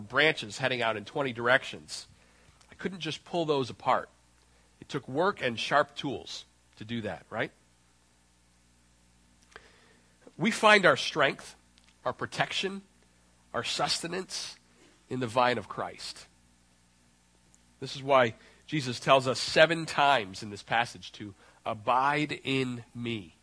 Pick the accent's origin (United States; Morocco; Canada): Canada; And because I'm Canadian and have a bizarre love and respect for all things maple